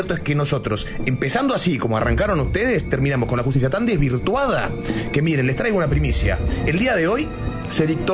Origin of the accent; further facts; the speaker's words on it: Buenos Aires, Argentina; Desde nosotros, los porteños, que le damos de comer